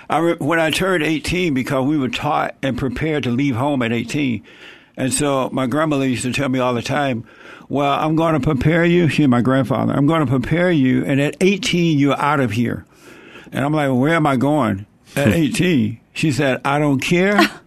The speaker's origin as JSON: {"language": "English", "region": "Alabama", "country": "United States", "tie": "born or raised there", "said": "I grew up in Alabama, right outside of Montgomery, Alabama. I grew up under the Jim Crow laws."}